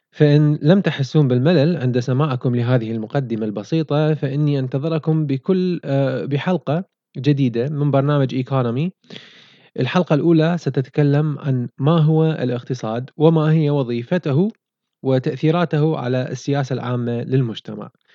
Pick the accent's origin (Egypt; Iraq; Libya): Iraq; moved away; وها أنا الآن بسنتي الخامسة بعد هجرتي من بلدي العراق،